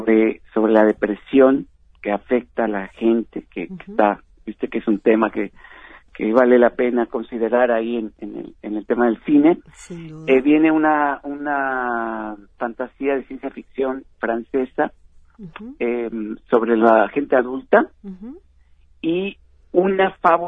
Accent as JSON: {"language": "Spanish", "country": "Mexico", "accent": "Mexican", "said": "Claro, con mi acento mexicano, ahí voy a, que no les extrañe mi acento mexicano, pero ahí voy a estar pasando las películas."}